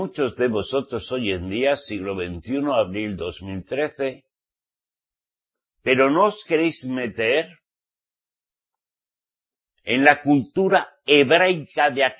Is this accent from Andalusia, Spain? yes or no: no; Navarre, Spain; vengo de una región, una provincia católica acérrima, ¿eh? Mi tierra es Navarra, España.